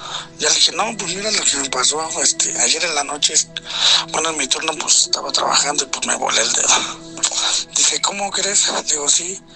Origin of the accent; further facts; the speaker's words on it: Iztapalapa, Mexico City, Mexico; Soy de aquí de Iztapalapa